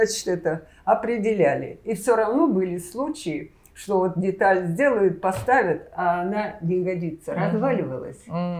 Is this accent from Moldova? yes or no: no; Parfentyevo, Moscow Oblast, Russia; ходила я в детский, организовали детский садик, муравейник был вот там в начале, мы пешком из Парфентьева ходили на неделю.